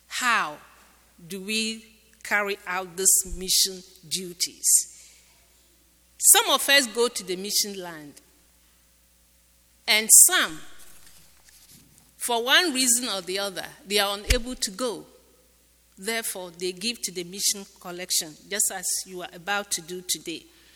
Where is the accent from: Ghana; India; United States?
Ghana; and I'm originally from Ghana